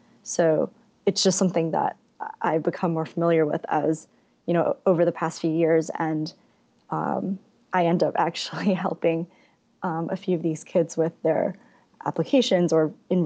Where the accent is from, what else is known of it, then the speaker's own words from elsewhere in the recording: New York, United States; I'm from New York